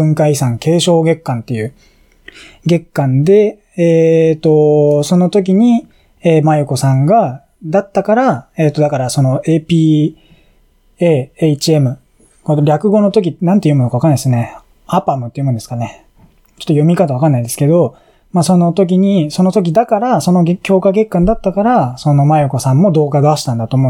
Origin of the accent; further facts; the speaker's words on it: United States; アメリカで生まれ育ってはいるんですけど、日本で生まれ育った親が、いる？